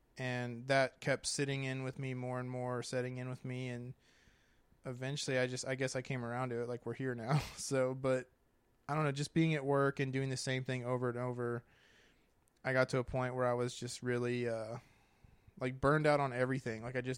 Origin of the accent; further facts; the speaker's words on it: Texas, United States; Like, we're from Texas. Like, we've always lived in small town Texas, like, areas. The biggest place we lived was Fort Worth, or you lived in Austin.